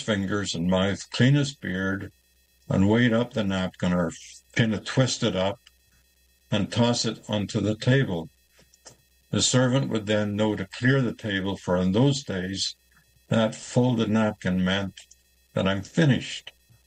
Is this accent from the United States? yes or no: no; Ireland; I never knew this as a lad growing up in Ireland